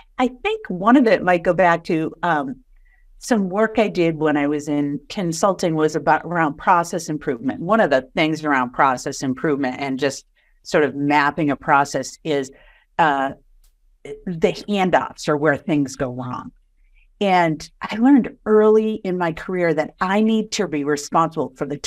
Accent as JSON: {"language": "English", "town": "Boston", "region": "Massachusetts", "country": "United States", "accent": "Boston", "said": "I learned that at undergrad how strong my Boston accent was, it was getting in the way of communicating with people from different areas of the country when I was in college."}